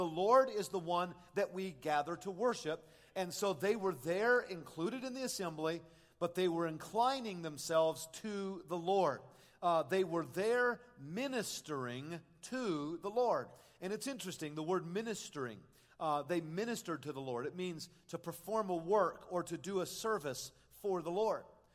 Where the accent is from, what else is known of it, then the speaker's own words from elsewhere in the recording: South Korea; I remember growing up in Korea